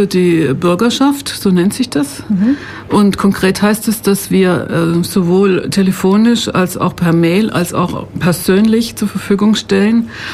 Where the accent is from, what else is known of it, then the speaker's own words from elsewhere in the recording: Esslingen, Baden-Württemberg, Germany; also born or lived in Stuttgart; now in Ulm, Germany; Nein, ich bin in Stuttgart geboren und bin in Esslingen aufgewachsen und bin jetzt allerdings, wohne seit 20 Jahren hier in Ulm.